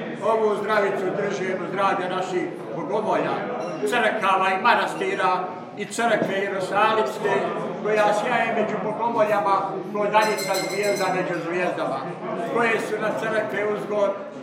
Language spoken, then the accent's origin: Serbian; Herzegovina, Bosnia & Herzegovina; mi koji dolazimo iz Svetosavske, Svetovasilijevske, Svetopetrovske, Hercegovine, imamo obavezu da čuvamo svoj običaj i svoju tradiciju.